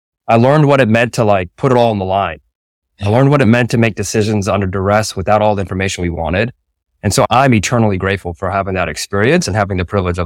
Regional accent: Maryland, United States; So I grew up in Maryland, so not far from DC.

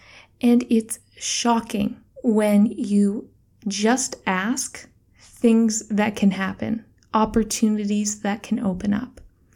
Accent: Canada; now in Bali, Indonesia; Right now, I'm in Bali, Indonesia. I am from Canada, but I've been living here 4 months.

